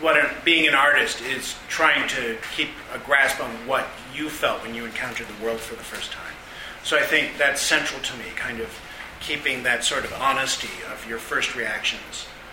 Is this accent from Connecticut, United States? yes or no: yes; Connecticut, United States; He's just always been present, because I grew up in Connecticut, and, he's in ads there.